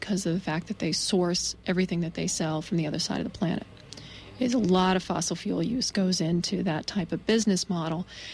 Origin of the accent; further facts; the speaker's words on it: Maine, United States; Maine, my home state, just this last year passed a landmark law